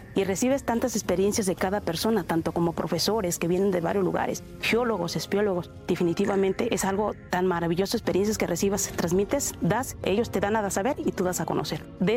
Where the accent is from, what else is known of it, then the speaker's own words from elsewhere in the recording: Mexico; Soy nativa de aquí